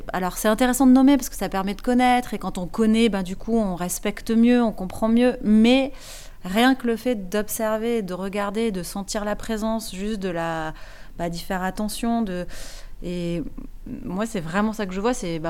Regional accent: Auvergne-Rhône-Alpes, France; c'est très vallonné chez nous, en Ardèche.

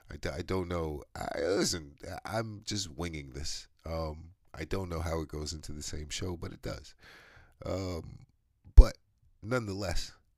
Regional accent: United States; And I'm American. Like listen, both of my parents are American. So I'm American, but I'm enjoying it.

